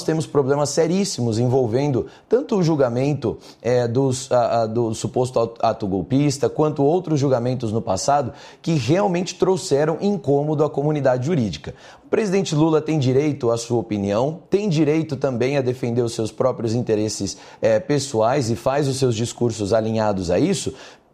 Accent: Brazil; eu falo isso com um certo peso no coração mesmo, como brasileiro

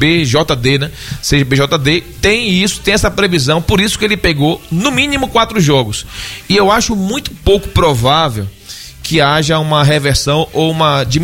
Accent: Bahia, Brazil; nós somos baianos, torcedores de Bahia e Vitória

